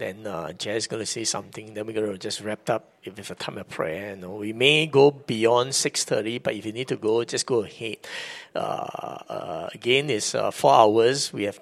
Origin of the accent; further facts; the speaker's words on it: Kansas City, Missouri, United States; now in Singapore; You know, when I came here from Kansas City, God put the dreams in my heart to do 24-7.